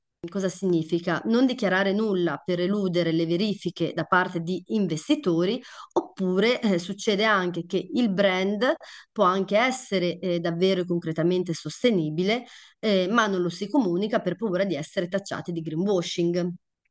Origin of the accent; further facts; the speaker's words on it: Emilia-Romagna, Italy; E te lo dico anche da Romagnola, che dove c'è stato a maggio vediamo anche l'alluvione